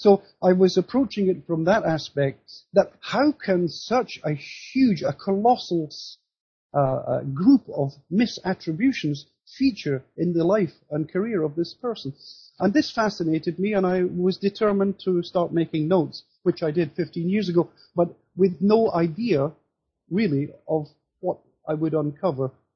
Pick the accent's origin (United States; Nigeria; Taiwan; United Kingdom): United Kingdom; Scotland; Well, I'm originally from Scotland, and as a youth, and later, especially during my studies in London